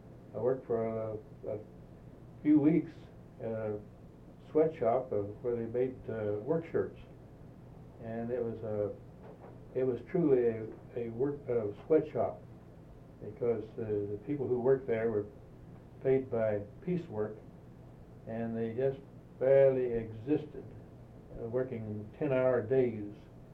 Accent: Ashland, Kentucky, United States; moved away as an adult; I was born in Ashland, Kentucky, and was raised in Ashland, Kentucky. I lived there until I was 18 years old.

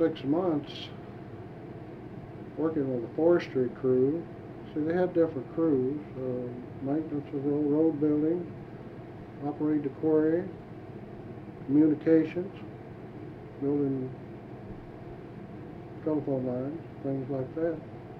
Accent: Scottsville, Kentucky, United States; Allen County.

